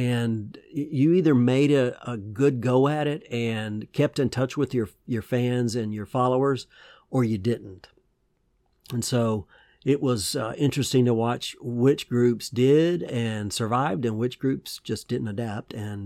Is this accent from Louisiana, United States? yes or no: no; Georgia, United States; I used to go to drive-in movie theaters in my hometown in Georgia with my parents, and I was very, very little.